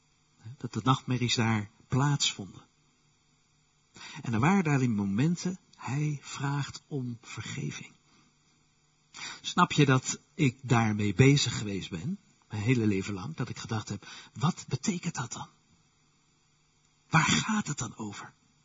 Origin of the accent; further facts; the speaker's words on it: Utrecht, Netherlands; Dat gebeurde thuis bij ons in Utrecht. En er waren momenten dat ik als kind bij de deur stond, de tussendeur, de schuifdeuren van ons huis.